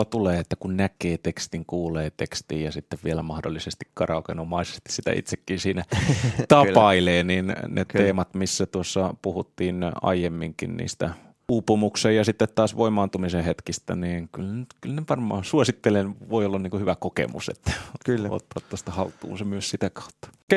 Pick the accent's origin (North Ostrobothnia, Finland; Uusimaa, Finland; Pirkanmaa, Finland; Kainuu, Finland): Pirkanmaa, Finland; Tampere; Kyllä, mä oon Tammelasta syntyjä, niin tiedän kyllä.